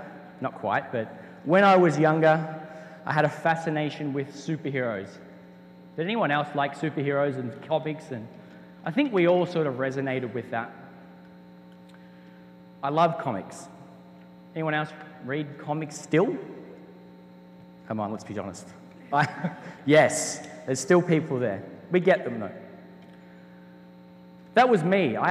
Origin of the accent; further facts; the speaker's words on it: Australia; All right, so I am from Australia. I do speak a little bit funny.